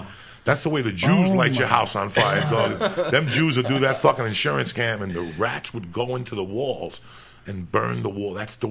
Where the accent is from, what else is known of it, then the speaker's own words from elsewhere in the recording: Cuba; now in United States; I grew up on ADHD for a while when I came from Cuba, and we would kill rats.